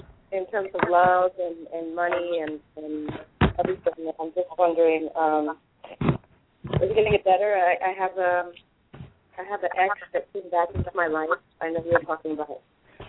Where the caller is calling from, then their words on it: New York, United States; And, I'm from New York, and I had a question for you.